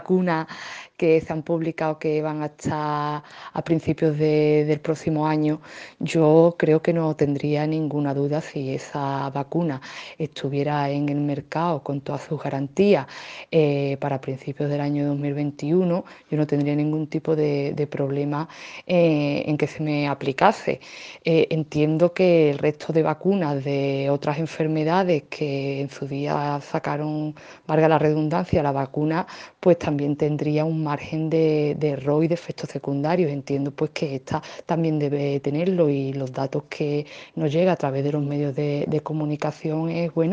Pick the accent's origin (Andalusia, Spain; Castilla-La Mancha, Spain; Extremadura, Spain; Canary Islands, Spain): Andalusia, Spain; El Saucejo; del Saucejo, de aquí de la comarca de Osuna.